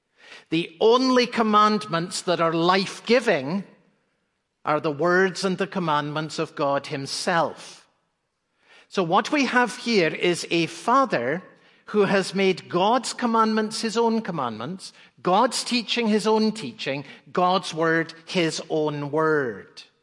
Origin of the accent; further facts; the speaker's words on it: Edinburgh, Scotland, United Kingdom; he was a deacon in the little church in which we grew up in Edinburgh, Scotland.